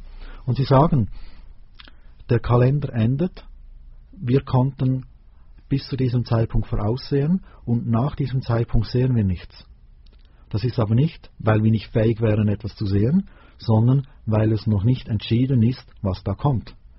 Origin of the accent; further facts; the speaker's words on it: Switzerland; vielleicht bei uns in der Schweiz, aber ich denke, das ist in jedem Land so